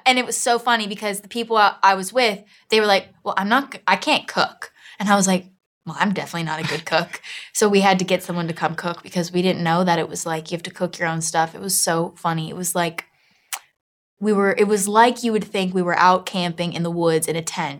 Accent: Miami, Florida, United States; I'm from Miami, Florida, South Miami. But they're not Southern, you know, like.

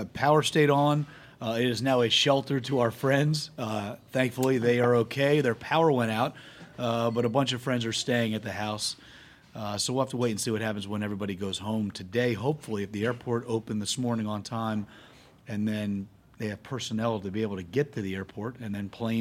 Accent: Washington, District of Columbia, United States; I'm born and raised in D.C. This is always going to be home, no matter where anybody asks me, where are you from? At any time of the day, at any point in my life, I always go D.C. But having lived in Florida for 20 years now

